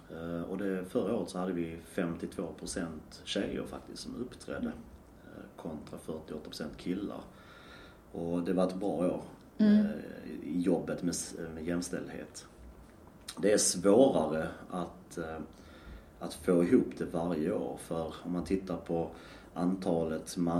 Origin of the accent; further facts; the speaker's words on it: Helsingborg, Skåne, Sweden; now in Umeå, Sweden; jag är inte härifrån, det är tydligt. Jag är från Helsingborg och flyttade till Umeå för ungefär 3,5 år sedan.